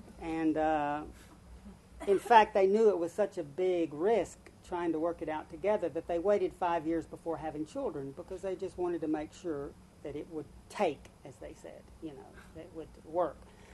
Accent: United States; my main religion growing up in America was happiness through achievement.

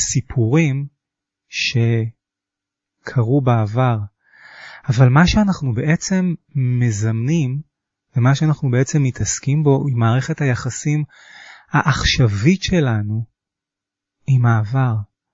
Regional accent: Holon, Tel Aviv District, Israel; also born or lived in Kfar Saba; שנולדתי לפני כך וכך, 48 כמעט שנים בכפר סבא, גדלתי בחולון

